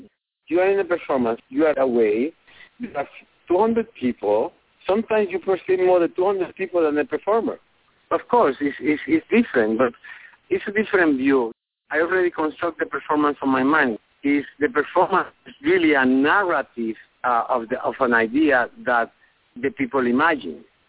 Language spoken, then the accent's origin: English; Puerto Rico; I want Puerto Rico, my hometown, to become a state, or I want them to become independent.